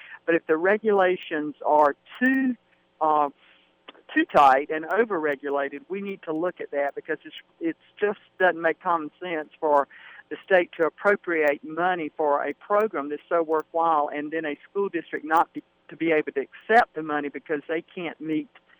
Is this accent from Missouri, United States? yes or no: no; Saluda, South Carolina, United States; I grew up in Saluda, went to Lander right there, so I'm very familiar with all the folks here in the Greenwood area